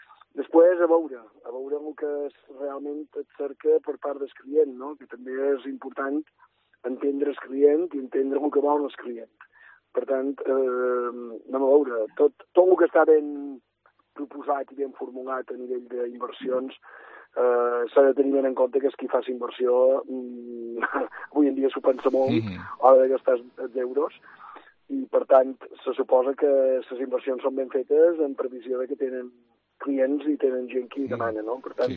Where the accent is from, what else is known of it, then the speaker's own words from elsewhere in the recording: Balearic Islands, Spain; qui som menorquins.